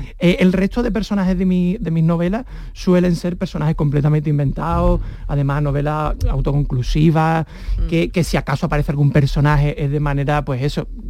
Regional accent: San Fernando, Andalusia, Spain; como tú, soy de San Fernando

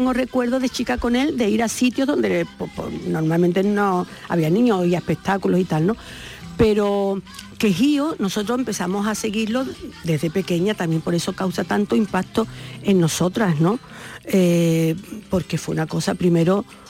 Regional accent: Seville, Andalusia, Spain; born or raised there

